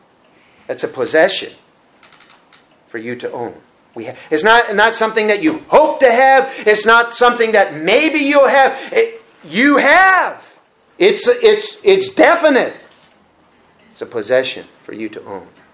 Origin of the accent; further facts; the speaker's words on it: Red Bay, Newfoundland and Labrador, Canada; I grew up in Red Bay, Labrador. I think I've said that a number of times. Well, as a child, growing up in Red Bay, just a little fishing village of about 300 people